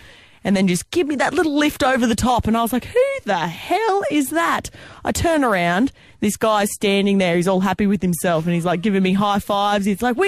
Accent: Stanthorpe, Queensland, Australia; which is kind of near my hometown, Stanthorpe in Queensland.

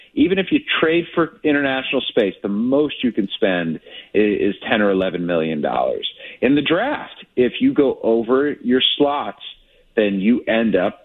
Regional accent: Cleveland, Ohio, United States; now in Kansas City, United States; I grew up in Cleveland, so, you know, smaller market. I live in Kansas City now, smaller market.

